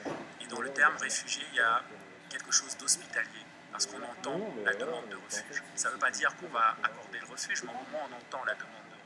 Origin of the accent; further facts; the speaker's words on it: Cameroon; moved away as an adult; now in France; Ah, pourquoi je suis parti du Cameroun? Je suis parti du Cameroun pour poursuivre le rêve de devenir écrivain. Et ce rêve, à l'époque, pour moi, passait nécessairement par la France.